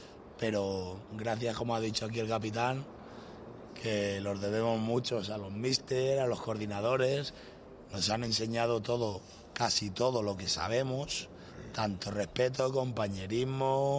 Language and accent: Spanish; Seville, Andalusia, Spain; Yo me crié con … cosas así. Yo vengo de Sevilla también.